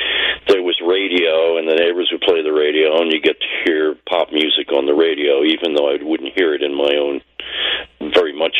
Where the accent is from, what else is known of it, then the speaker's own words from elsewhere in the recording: Philadelphia, Pennsylvania, United States; moved away as an adult; also born or lived in San Francisco; So I grew up in Philadelphia and, until I was in my 30s or so, or late 30s, I lived on the East Coast, and I moved to San Francisco and lived there for a while